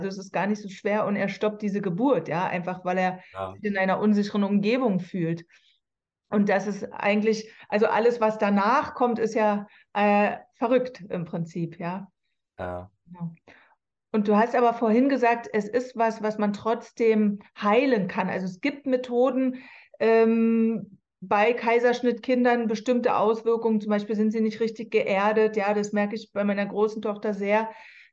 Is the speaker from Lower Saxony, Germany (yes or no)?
no; Berlin, Germany; born there; ich bin in der DDR geboren, auch in der Charité übrigens.